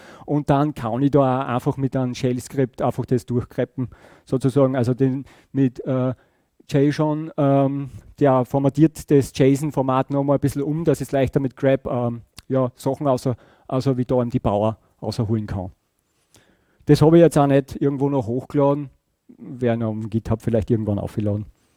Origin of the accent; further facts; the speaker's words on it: Austria; also als Österreicher wären wir ja froh, wenn es nur 9 Regelungen gab